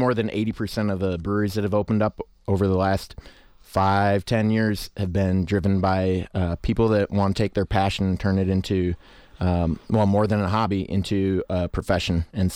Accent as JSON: {"language": "English", "town": "Waterloo", "region": "Wisconsin", "country": "United States", "said": "I'm from Waterloo, so originally from Waterloo, so that's a 9-mile drive"}